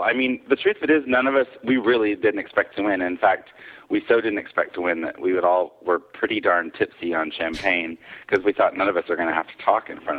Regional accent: Fayetteville, Arkansas, United States; I'm from Arkansas.

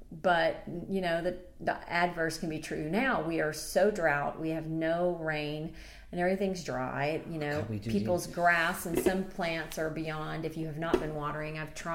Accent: Tennessee, United States; I know in my hometown of Tennessee, they had 107.

